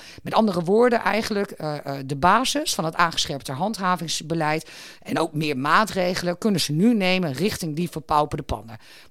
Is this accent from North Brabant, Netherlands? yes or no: no; Leek, Groningen, Netherlands; ik kom uit Leek.